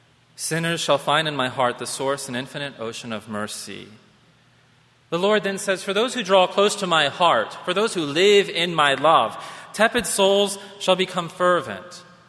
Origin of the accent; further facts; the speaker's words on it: Columbus, Ohio, United States; I'm from Columbus, Ohio.